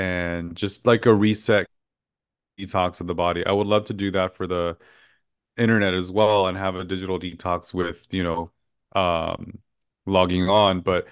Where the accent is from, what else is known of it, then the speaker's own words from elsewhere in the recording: Los Angeles, California, United States; born and raised in Los Angeles, always in the entertainment industry.